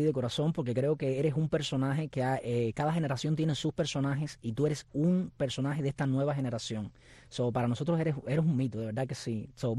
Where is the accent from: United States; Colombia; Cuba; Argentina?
Cuba; Encrucijada, Villa Clara; Bueno, yo soy de Encrucijada.